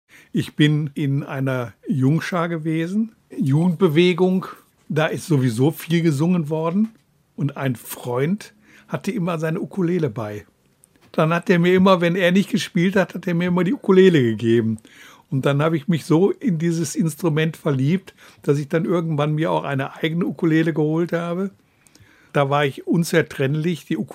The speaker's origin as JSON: {"language": "German", "town": "Essen", "region": "North Rhine-Westphalia", "country": "Germany", "tie": "born or raised there", "said": "Ich bin in Essen groß geworden, also im Ruhrgebiet."}